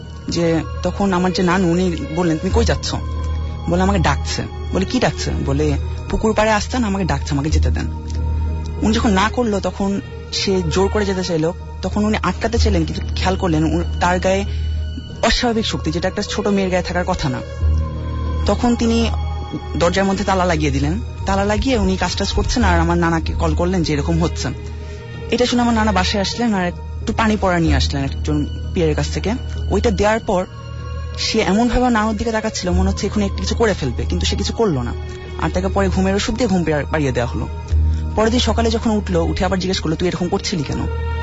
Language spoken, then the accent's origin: Bangla; Mirpur, Dhaka Division, Bangladesh; আমি মিরপুর থেকে এসেছি।